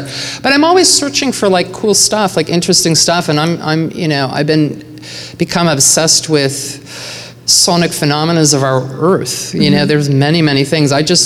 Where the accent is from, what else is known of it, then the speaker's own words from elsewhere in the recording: Canada; I'm Canadian.